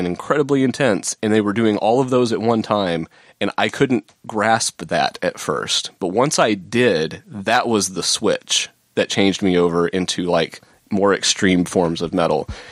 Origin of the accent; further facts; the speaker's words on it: Dallas, Texas, United States; I grew up in Dallas, and in the DFW area at that time.